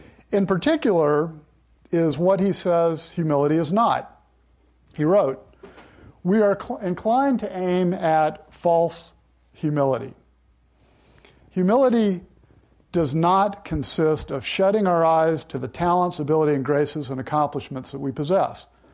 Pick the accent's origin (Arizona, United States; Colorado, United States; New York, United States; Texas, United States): Texas, United States; Houston; I grew up in Houston where my dad spent his career with NASA. And our neighbors were actual rocket scientists and astronauts.